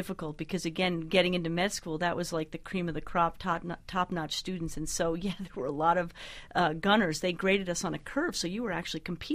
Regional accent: Highland, New York, United States; Oh, I grew up in a farm in upstate New York. I live on a 50-acre apple farm in a little town called Highland, New York, in the Hudson Valley area.

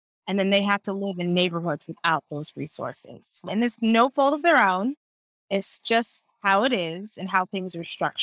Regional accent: Akron, Ohio, United States; so I'm originally from Akron, Ohio, which is a wonderful, beautiful, magical place, and was the start of all of my sustainability work.

